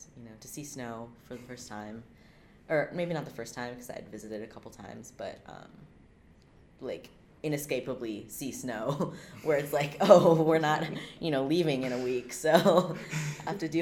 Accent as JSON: {"language": "English", "town": "La Crosse", "region": "Wisconsin", "country": "United States", "tie": "born or raised there", "also_born_or_lived": "Honolulu", "said": "I lived there until I was 7, about. 1998. And then we moved, me and my sister and my mom, and then the person who would become my stepdad, we all moved to La Crosse, Wisconsin."}